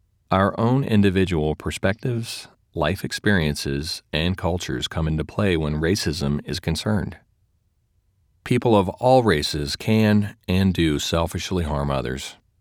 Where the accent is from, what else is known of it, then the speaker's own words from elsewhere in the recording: Louisiana, United States; now in Seattle, United States; past 20 years, I have lived in Seattle, which has a highly diverse population of races and cultures. I am originally from Louisiana, where the population is much less diverse